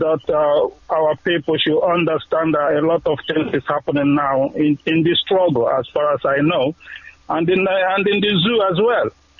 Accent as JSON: {"language": "English", "town": "Akokwa", "region": "Imo", "country": "Nigeria", "lives_now": "United Kingdom", "said": "I'm from Akko Okwa Town. Yes. Imo in Biafra land."}